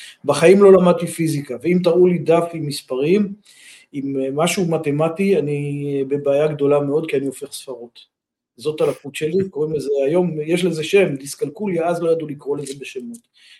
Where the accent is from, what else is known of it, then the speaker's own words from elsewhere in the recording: Afikim, Northern District, Israel; אני גדלתי בקיבוץ אפיקים בעמק הירדן, קיבוץ גדול